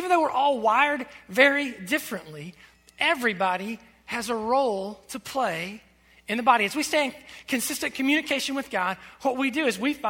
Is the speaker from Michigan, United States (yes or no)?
no; Ohio, United States; And I'm from Southern Ohio, and this is not good English, the way I'm going to say this to you